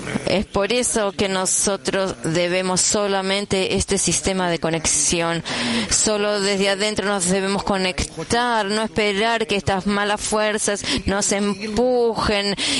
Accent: Netanya, Central District, Israel; y soy de Netanya.

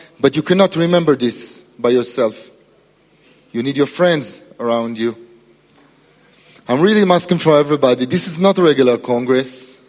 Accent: Croatia; from Croatia.

